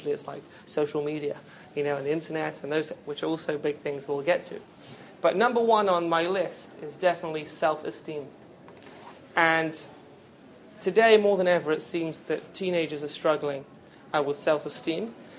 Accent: New England, United States; but I'm from New England. I live in Boston.

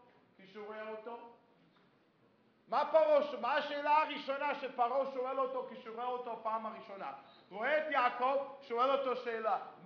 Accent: United States; לא יודע אם שמתם לב, אני בא מארצות הברית. שמתם לב?

